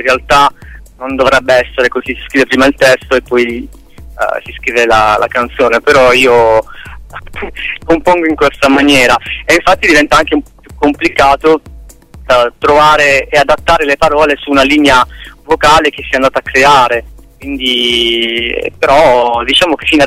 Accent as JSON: {"language": "Italian", "town": "Taranto", "region": "Apulia", "country": "Italy", "said": "in Puglia eravamo abbastanza conosciuti, io sono di Taranto, sono pugliese."}